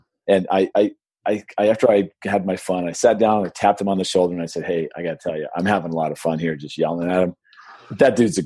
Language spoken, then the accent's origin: English; San Diego, California, United States; also born or lived in Phoenix, Arizona; I grew up in San Diego, and then I lived in Phoenix.